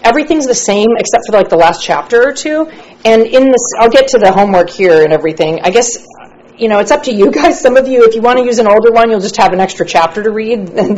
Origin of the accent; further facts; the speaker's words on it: Seattle, Washington, United States; also born or lived in Santa Barbara; I'm from Seattle originally. I'm from Washington State. I went to college in Santa Barbara. My family moved to California.